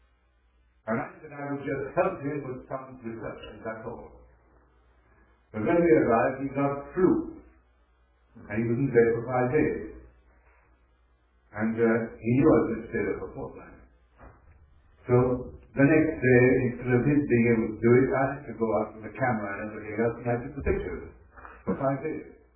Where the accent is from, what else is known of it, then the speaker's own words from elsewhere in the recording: Kolkata, West Bengal, India; born there; also born or lived in England; I was born in Calcutta and we had people who talk in Tani and I knew the Tani better than my father.